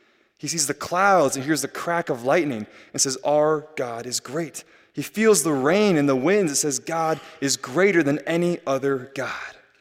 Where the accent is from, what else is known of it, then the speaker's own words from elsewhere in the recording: Iowa, United States; you can see the Mississippi River in Illinois, and then my old little small hometown in Iowa